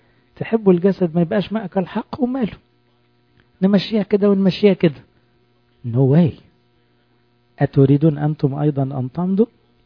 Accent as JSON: {"language": "Arabic", "country": "Egypt", "said": "انا انسان، انا مصري، انا مسيحي،"}